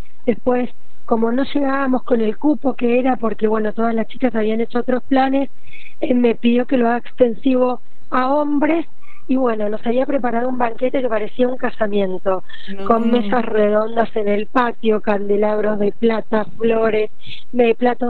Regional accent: Argentina; se dan cuenta que sos argentino y te invitan a sus casas

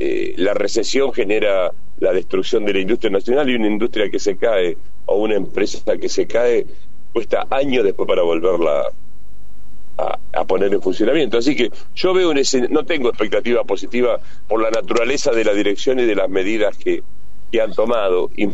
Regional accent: Argentina; como argentino

